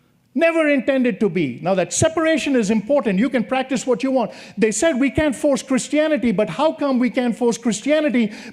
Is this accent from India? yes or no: yes; India; I'm from India, we're good at it.